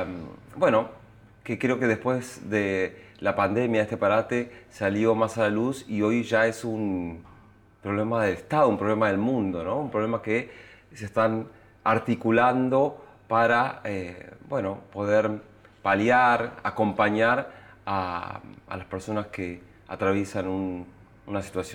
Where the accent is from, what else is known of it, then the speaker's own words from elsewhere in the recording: Argentina; soy argentino, tal vez se nota en mi acento.